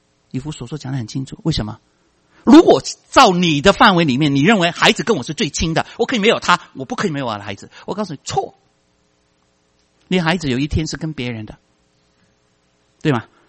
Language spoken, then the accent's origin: Chinese; Guangdong, China; Chinese is a second language; 我们广东人国语不好啊